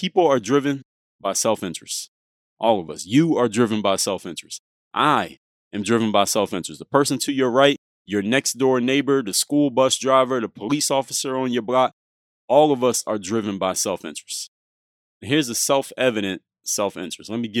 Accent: Philadelphia, Pennsylvania, United States; played basketball majority of his career for the Philadelphia 76ers, my hometown team.

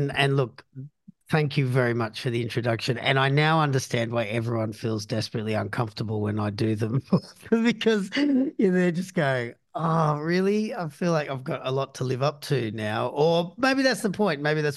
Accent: Sydney, New South Wales, Australia; So I grew up in Sydney, Australia. And within Sydney, there's this particular area called the Shire.

